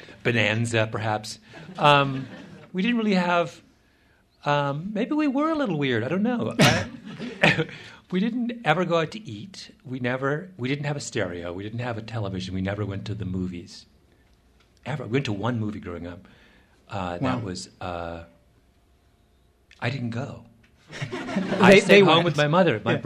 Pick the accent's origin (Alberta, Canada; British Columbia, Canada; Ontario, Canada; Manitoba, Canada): Ontario, Canada; We grew up in Mennonite country in southern Ontario.